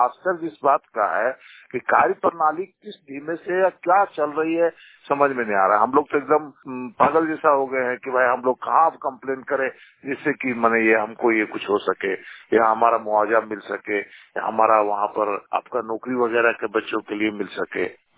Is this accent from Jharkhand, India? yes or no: yes; Gomia, Jharkhand, India; सरन बोकारो जिला का गोमिया प्रखंड का रहने वाला हूँ।